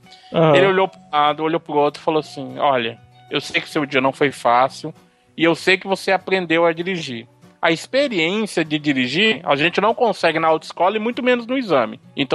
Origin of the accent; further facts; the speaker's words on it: Northeast Region, Brazil; Porque a gente, nós somos do Nordeste, né?